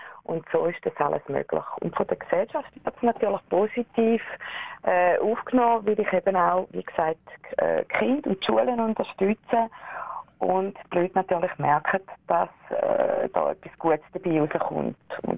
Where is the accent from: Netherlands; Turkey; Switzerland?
Switzerland; ich als Schweizerin, die auch viele Kontakte habe, zwischen zwei Welten hin und her pendeln